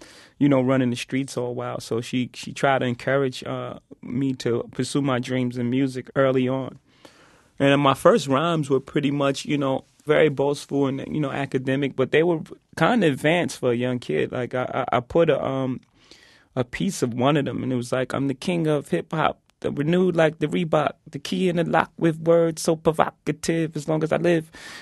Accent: Brooklyn, New York, United States; Well, I grew up in Marcy Projects in Brooklyn, and my mom and pop had an extensive record collection.

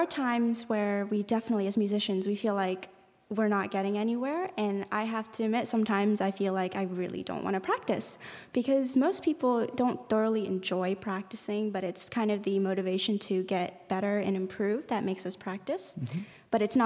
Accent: United States; Like, I mean, I'm an American teenager, and we like to goof off.

